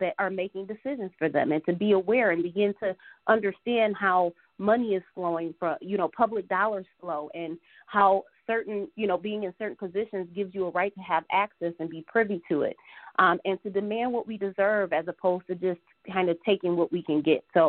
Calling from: Detroit, Michigan, United States; I'm reaching out from the Detroit area.

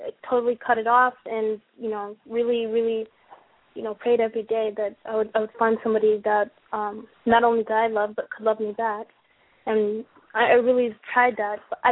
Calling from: New York, United States; I'm calling from D.C. Or actually, I'm in Long Island now, but the number is D.C.

